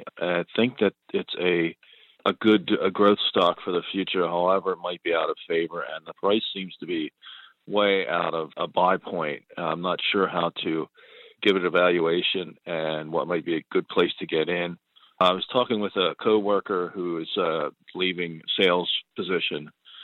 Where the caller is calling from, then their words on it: Pennsylvania, United States; I'm from Pennsylvania, calling about a stock